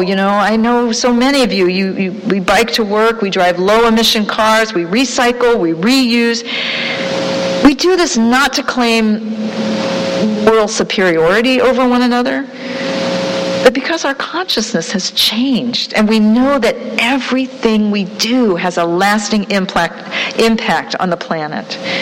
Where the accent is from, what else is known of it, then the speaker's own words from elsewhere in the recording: Ohio, United States; In my home state of Ohio